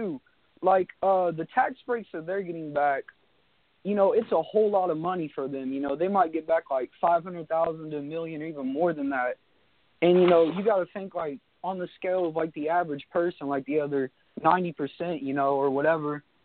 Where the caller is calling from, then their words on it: Delaware, United States; I'm calling from Delaware.